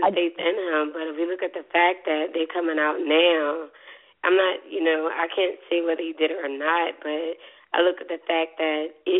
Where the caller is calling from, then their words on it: Philadelphia, Pennsylvania, United States; I'm calling from Philadelphia.